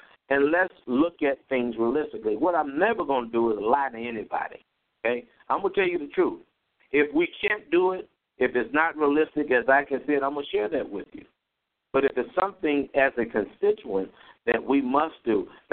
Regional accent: Chicago, Illinois, United States; You know, I grew up in Chicago

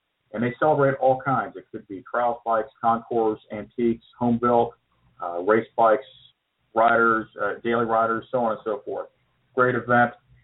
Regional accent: Livingston, Texas, United States; and that is in my hometown of Livingston, Texas.

